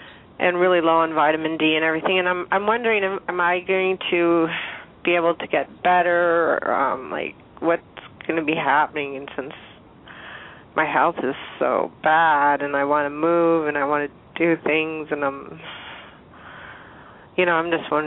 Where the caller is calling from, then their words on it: Bellingham, Washington, United States; calling from Bellingham, Washington.